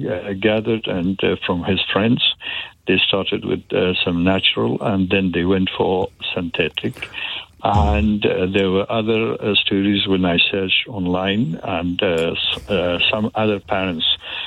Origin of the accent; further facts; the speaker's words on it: Afghanistan; English is a second language; moved away; because I come originally from Afghanistan. I've been living here for a long time.